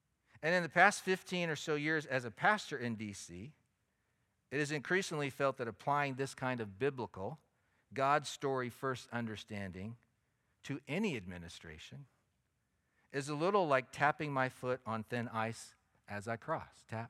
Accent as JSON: {"language": "English", "town": "Washington", "region": "District of Columbia", "country": "United States", "tie": "born there", "said": "I was born in Washington, D.C."}